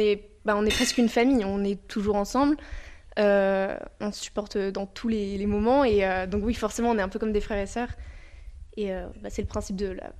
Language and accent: French; Clermont-Ferrand, Auvergne-Rhône-Alpes, France; Ah, je viens de Clermont-Ferrand, donc c'est un peu loin.